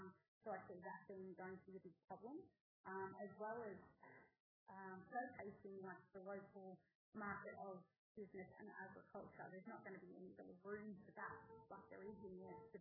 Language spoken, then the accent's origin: English; Yarrawonga, Victoria, Australia; I grew up in Yarralonga